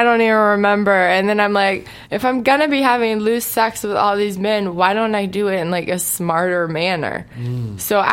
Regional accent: Switzerland; also born or lived in Houston, Texas, United States; I'm originally from, I was born in Houston, Texas, and I claim Houston as like my home base, but I was raised in Switzerland.

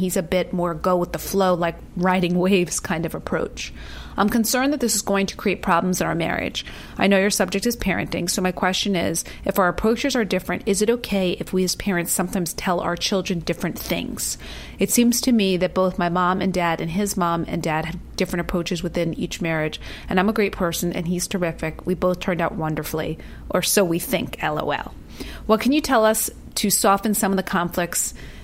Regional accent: East Coast, United States; I'm from the East Coast, and he's a West Coast surfer.

